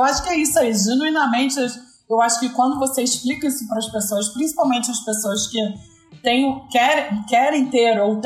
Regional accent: Rio de Janeiro, Brazil; Óbvio, sou carioca, mas eu não moro no Rio, ela mora.

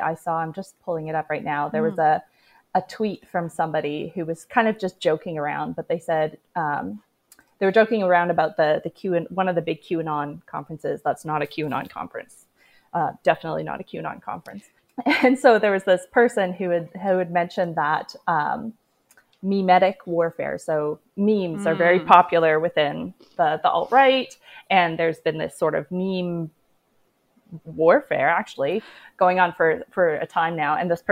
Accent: Canada; I am Canadian. Great. Yes, I am Canadian.

